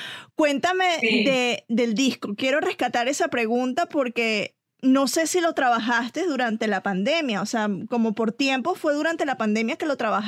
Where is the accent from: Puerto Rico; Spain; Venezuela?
Venezuela; soy venezolana